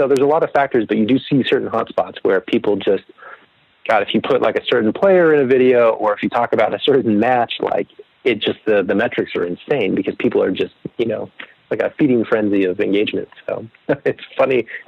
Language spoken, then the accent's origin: English; California, United States; I was born in the early 80s. And so for my 9th birthday, I grew up near Sacramento.